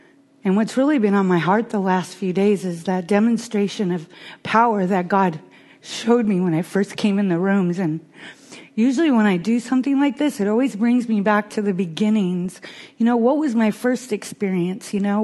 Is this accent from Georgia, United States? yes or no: no; Washington, United States; And where I'm from in Washington State is there's a huge Native culture there.